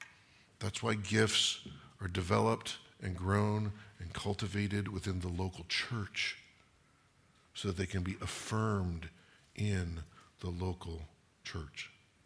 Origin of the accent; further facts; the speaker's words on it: California, United States; I know oak trees don't have fruit, by the way, even though I'm from California, okay?